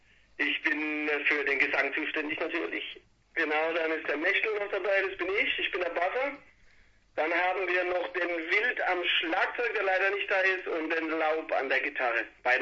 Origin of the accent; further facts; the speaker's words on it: Karlsruhe, Baden-Württemberg, Germany; drei Viertel kommen aus der Karlsruher Gegend sozusagen, nicht direkt Karlsruhe, aber schon.